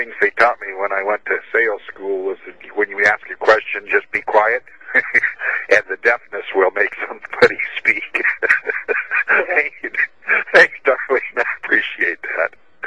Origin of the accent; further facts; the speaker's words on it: Olympia, Washington, United States; I'm from Olympia, Washington